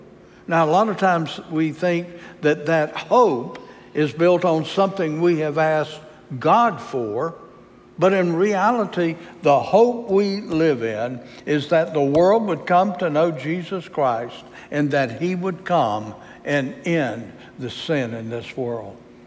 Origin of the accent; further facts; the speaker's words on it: Louisiana, United States; And being a Cajun, I went there anyhow with a bunch of other people.